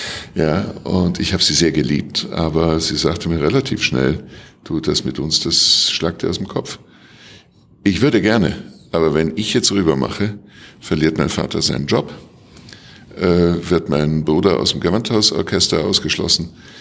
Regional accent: Vienna, Austria; ich bin in Wien aufgewachsen, das wissen vielleicht der eine oder andere.

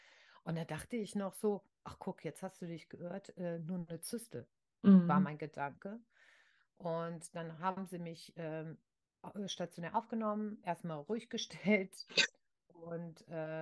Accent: Rhineland, Germany; Bei uns im Rheinland war dann auch Karneval.

